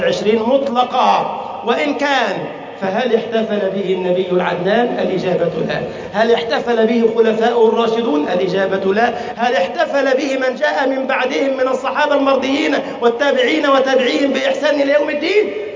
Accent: Egypt; أمن بلدنا مصر يا أكرم الأكرمين. اللهم اجعل بلدنا مصر أمناً أماناً

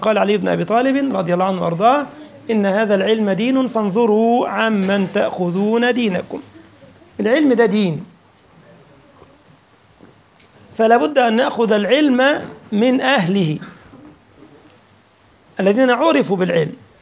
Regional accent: Egypt; فكان في خواجة عندنا في مصر قديما يعني

